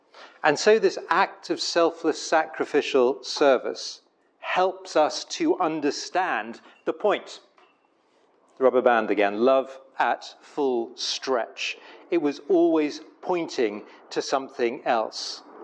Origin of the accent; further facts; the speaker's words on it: England, United Kingdom; Yeah, it's my way of saying I am English.